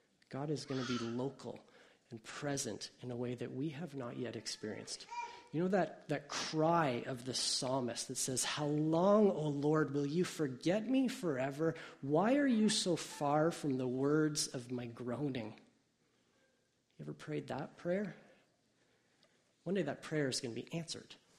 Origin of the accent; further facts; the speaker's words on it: Hamilton, Ontario, Canada; I grew up in Hamilton and traveled to Toronto all the time.